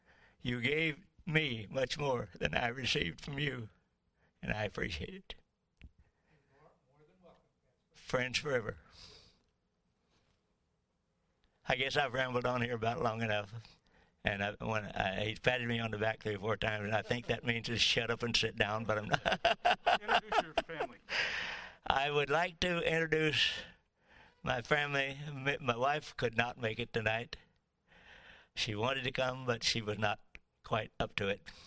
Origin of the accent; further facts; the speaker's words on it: Arkansas, United States; born there; you can probably hear my accent. I was born in Arkansas. Proud of it.